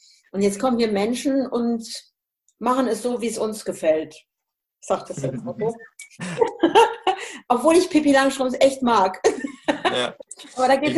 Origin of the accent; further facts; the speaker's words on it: Hesse, Germany; Ich komme ja ursprünglich aus dem Hessischen.